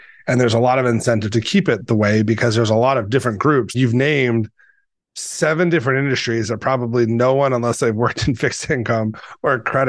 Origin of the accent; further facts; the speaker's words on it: Boston, Massachusetts, United States; and I grew up in Boston and taxi medallions were considered the ultimate asset.